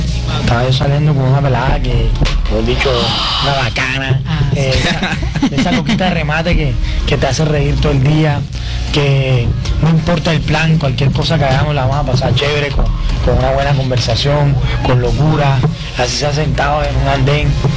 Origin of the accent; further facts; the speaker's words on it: Cartagena, Bolívar, Colombia; el centro histórico de Cartagena de Indias, mi ciudad.